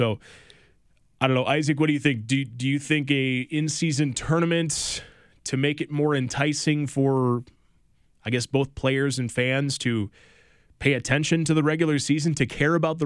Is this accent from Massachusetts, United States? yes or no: no; Wisconsin, United States; always been a Bucks fan growing up in Wisconsin.